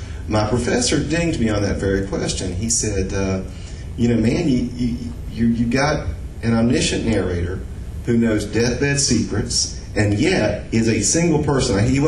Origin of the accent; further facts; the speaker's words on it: Ocala, Florida, United States; born there; As Tracy mentioned, I was born in Ocala, Florida.